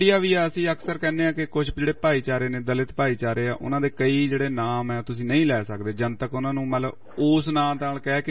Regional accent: Punjab, India; ਪੰਜਾਬ ਦੀ example ਲੈ ਲਈਏ ਕਿ ਅਸੀਂ ਉੱਥੋਂ ਦੇ ਜੰਮੇ ਪਲੇ ਆ

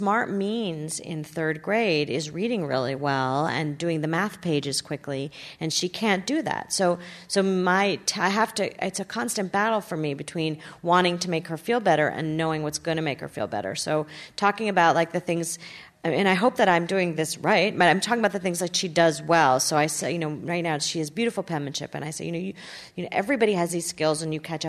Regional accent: New Jersey, United States; I grew up in New Jersey, and all the daddies got off the train.

